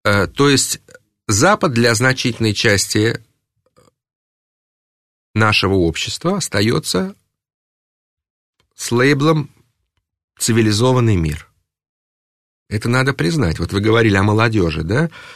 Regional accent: Russia; Но я бы на этот вопрос ответил, я россиянин

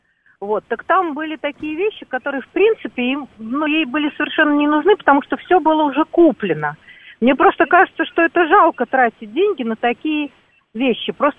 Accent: Moscow, Russia; я из Москвы.

